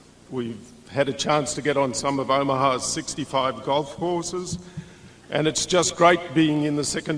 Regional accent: Sydney, New South Wales, Australia; I'm a shareholder from Sydney, Australia.

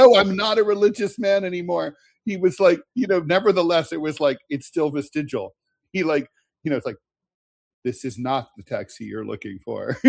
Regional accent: New York, United States; And I'm a New Yorker, right?

